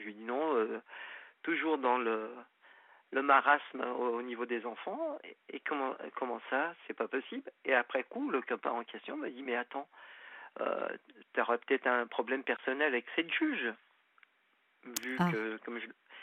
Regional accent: France; born there; je suis algérien, même si je suis né en France.

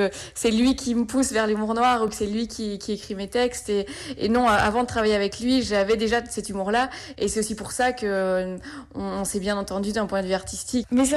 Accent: Belgium; enfin moi je suis belge

